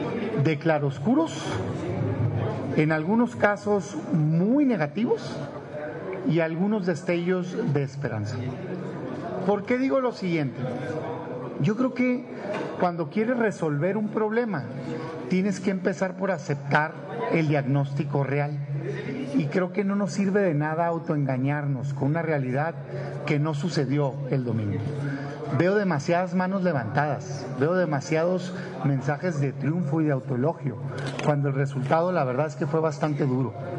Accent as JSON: {"language": "Spanish", "country": "Mexico", "said": "como ciudadano, como mexicano, como panista, como senador"}